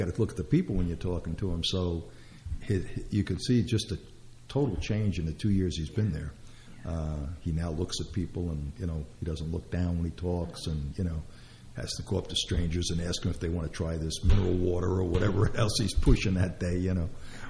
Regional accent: Brooklyn, New York, United States; born or raised there

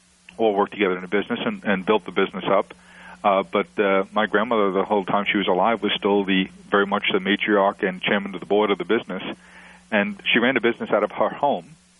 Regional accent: Queens, New York, United States; I grew up in Queens, New York

